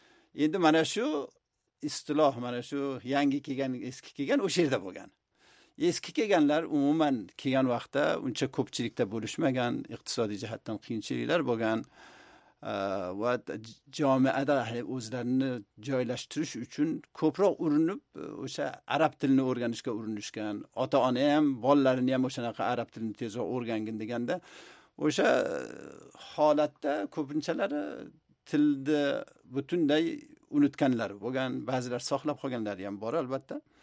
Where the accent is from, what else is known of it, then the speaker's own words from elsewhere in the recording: Kunduz, Kunduz Province, Afghanistan; Afg'onistonda Qunduz shahrida 1947-yilda oktyabr oyida tug'ilganman. Va Afg'onistonda biz tug'ilgandan keyin o'sha yerda albatta yoshligimiz va yigitligimiz o'sha yerda o'tdi.